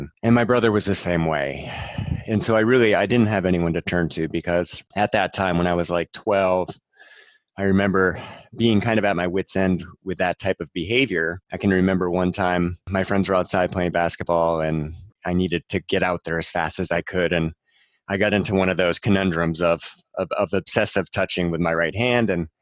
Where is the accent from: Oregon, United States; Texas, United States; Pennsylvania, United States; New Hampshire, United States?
New Hampshire, United States; Growing up in New Hampshire in the 80s, my friend and I often reminisce about what that was like.